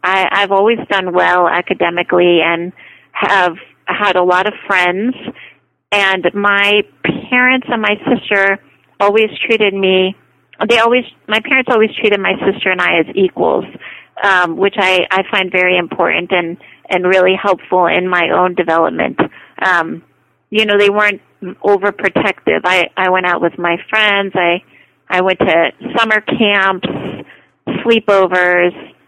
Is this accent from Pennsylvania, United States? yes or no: yes; Scranton, Pennsylvania, United States; So I grew up in a small town called Scranton, Pennsylvania, a small rural town.